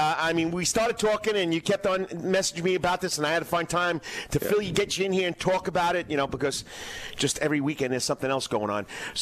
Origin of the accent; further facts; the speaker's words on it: New York, United States; accent: New York; Yeah, I'm sorry. I can't lose my New York accent.